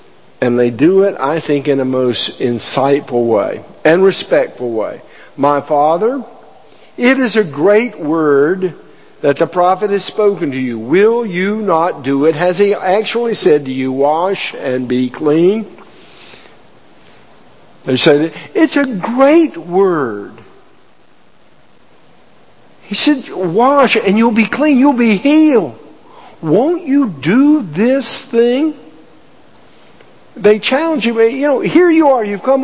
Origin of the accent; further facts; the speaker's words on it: Pensacola, Florida, United States; I grew up in Pensacola, and so as I go to beaches around the world, it's hard for things not to come into your mind.